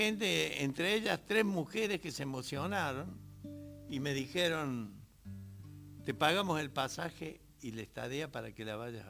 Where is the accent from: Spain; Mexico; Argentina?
Argentina; Córdoba; moved away; Me fui de Córdoba echado por negro y termino en Los Ángeles de blanco.